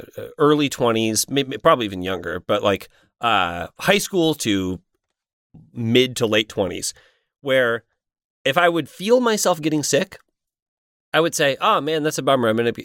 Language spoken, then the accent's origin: English; Indiana, United States; I grew up in Indiana where it's like, oh, a lawnmower? I need a lawnmower.